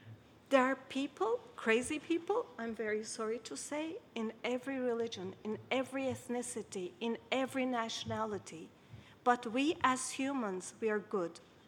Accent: Turkey; from Portugal to Turkey, which is my country

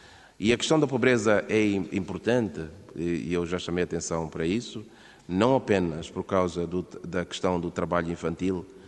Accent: Mozambique; now in Portugal; para completar a apresentação, eu sou moçambicano e responsável do escritório da FAO aqui em Portugal

